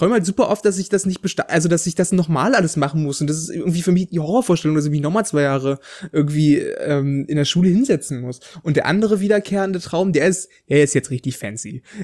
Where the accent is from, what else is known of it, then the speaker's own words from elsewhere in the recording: Saxony-Anhalt, Germany; Wenn ich durchgehe, lande ich in Sachsen-Anhalt, also da, wo ich aufgewachsen bin